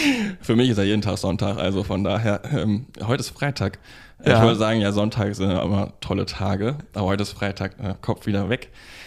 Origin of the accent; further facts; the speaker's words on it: Berlin, Germany; also born or lived in Bavaria / Turkey; ich bin Berliner, Zehlendorf geboren. War aber auch hier und da mal. Also ich habe auch in Bayern gelebt, so 8 Jahre Kindheit, 10 Jahre in der Türkei und seit, ich glaube, dieses Jahr 9 Jahren wieder in Berlin. So dachte mir, komme ich zurück, da wo ich entsprungen bin.